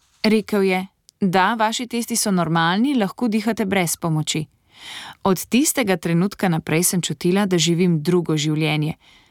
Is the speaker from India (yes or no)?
yes; Meghalaya, India; first language Khasi; Slovenian is a second language; Prihajam iz severovzhodnega dela Indije, ki obsega 8 zvezdnih držav. Moja domovina je Meghalaya. Njeno glavno mesto je Šilong. Pripadam ljudstvu Kasi. Moj materni jezik je Kasi. Prihajam iz srednjega sloja.